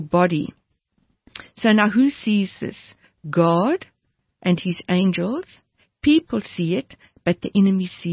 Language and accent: English; Durbanville, Western Cape, South Africa; I'm from Durbanville, so that's where we often dance.